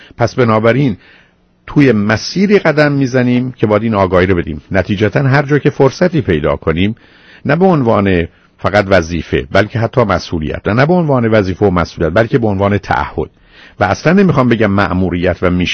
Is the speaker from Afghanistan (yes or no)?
no; Iran; born there; در ایران باشم و بتونم از نزدیک هموطنان رو ببینم در اونجایی که به هر حال خاک و زادگاه ماست و در اونجا متولد شدیم و تازه به زبانی و فرهنگی صحبت میکنیم و حرف میزنیم که از اونجا ریشه و نشه گرفته،